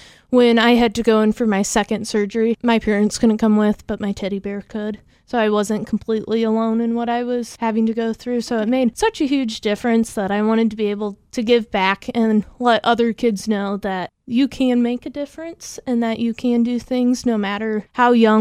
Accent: Chillicothe, United States; Chillicothe Town Theater, which is my hometown, is doing a special

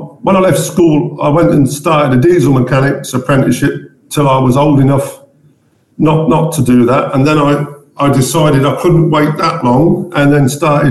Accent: Stretford, North West England, United Kingdom; I grew up in Stretford in Manchester because we moved around with my father's job.

